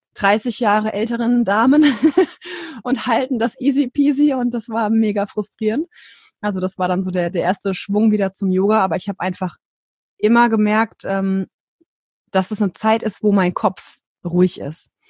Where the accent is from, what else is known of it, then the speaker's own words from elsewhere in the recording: Hesse, Germany; jetzt aktuell 37 und ich komme aus dem Rhein-Main-Gebiet in Deutschland